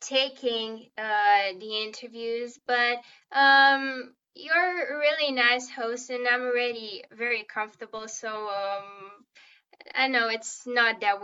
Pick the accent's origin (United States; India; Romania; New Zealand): Romania; Botoșani, Botoșani County; English is a second language; I recently turned 14 and my last name seems to be weird because I'm from Romania, from a city called Botoșani